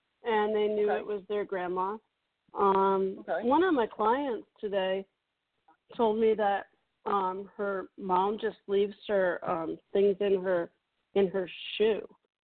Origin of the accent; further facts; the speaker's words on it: New York, United States; I'm originally from New York, too.